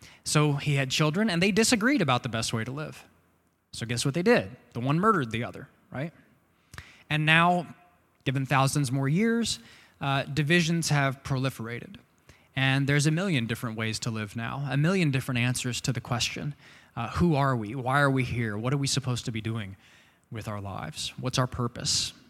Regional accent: United States; it's not very difficult, as an American at least, to know how to feel about the Russian invasion of Ukraine, right?

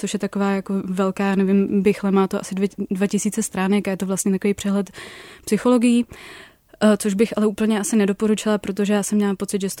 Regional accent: Prague, Czechia; protože jsem z Prahy a já jsem právě přemýšlela ještě o studiu v Německu.

